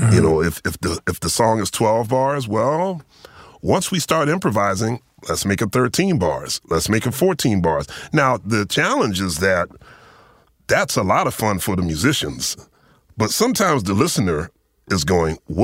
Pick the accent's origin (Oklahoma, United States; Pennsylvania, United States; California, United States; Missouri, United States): Pennsylvania, United States; Philadelphia; born or raised there